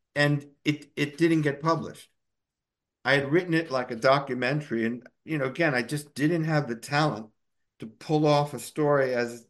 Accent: Newark, New Jersey, United States; I grew up in Newark, New Jersey.

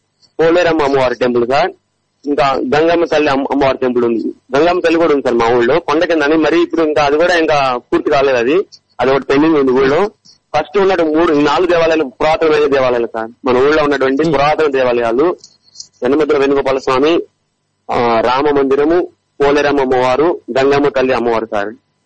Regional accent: Chenghiz Khan Peta, Andhra Pradesh, India; Actual first Singanna సాని పేట మా ఊరు పేరు. సింగన్న సాని, ఈ కొండవీళ్ళు రెడ్డి రాజులు పరిపాలించే కాలంలో మా ఊరు పేరు సింగన్న సానిపేట అండి.

